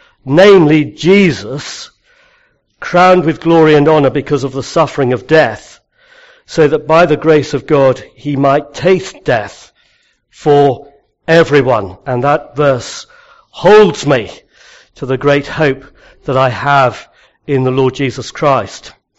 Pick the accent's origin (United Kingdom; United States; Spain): United Kingdom; Tunbridge Wells, South East England; We moved as a family up to the southeast. I grew up in Tunbridge.